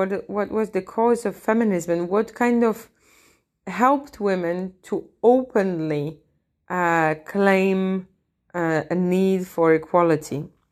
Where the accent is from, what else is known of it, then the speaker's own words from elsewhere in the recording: Poland; Latvian is a second language; now in Latvia; Es esmu poliete. Un dzīvoju jau Latvijā 7 gadus.